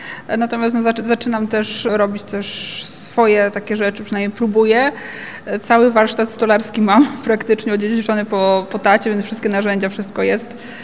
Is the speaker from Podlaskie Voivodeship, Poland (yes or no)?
no; Rzeszów, Subcarpathian Voivodeship, Poland; Ja jestem z Rzeszowa